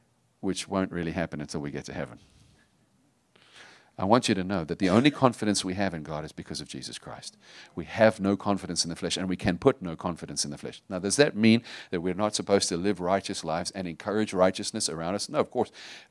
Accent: United States; Am I allowed to say stuff like that in an American church as an American?

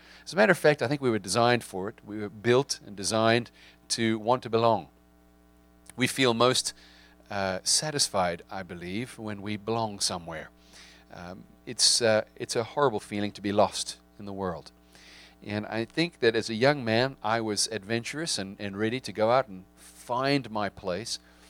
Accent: South Africa; accent: South African; moved away as an adult; now in United States; My accent is from South Africa. Of course, South Africa was the place where I spent 18 years of my life growing up.

